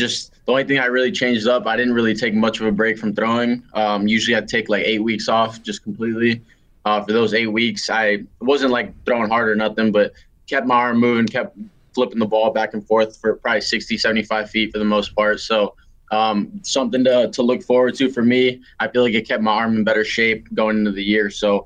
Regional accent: Florida, United States; I mean, I grew up in South Florida. I was supposed to go to the University of Miami before signing.

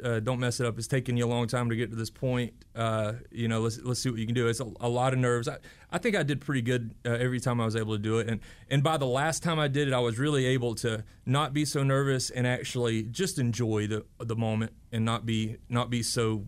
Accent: Jefferson, Georgia, United States; growing up in Jefferson, Georgia, you don't really have any choice. You're going to be a Braves fan

